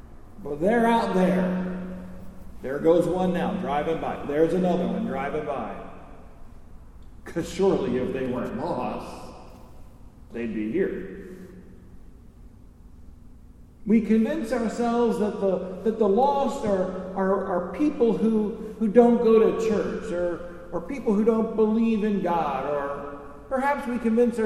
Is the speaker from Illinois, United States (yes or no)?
no; Catonsville, Maryland, United States; I grew up in Catonsville on the west side of Baltimore at Emmanuel.